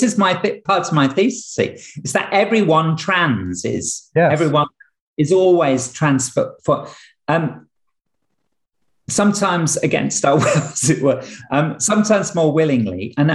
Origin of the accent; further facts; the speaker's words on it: North East England, United Kingdom; born there; I was born up in, my accent doesn't show, but in County Durham, you know, where there are lots of stone walls and so on.